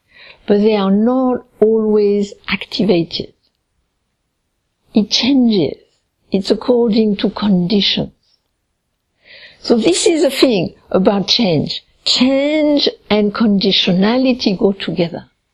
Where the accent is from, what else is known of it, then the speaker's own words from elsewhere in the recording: Finland; I'm from Finland